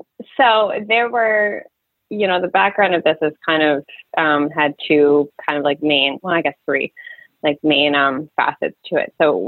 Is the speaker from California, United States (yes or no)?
no; Reading, Pennsylvania, United States; I am originally from Reading, Pennsylvania area.